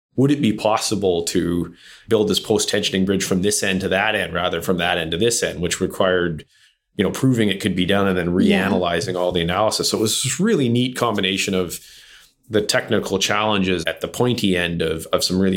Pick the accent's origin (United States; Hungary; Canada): Canada; Toronto, Ontario; Actually, I grew up in and around Toronto.